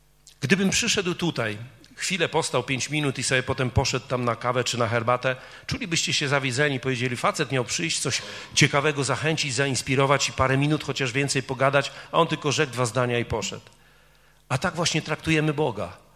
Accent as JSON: {"language": "Polish", "region": "Warmian-Masurian Voivodeship", "country": "Poland", "said": "bo ja jestem człowiekiem z Mazur, pochodzę z północy Polski."}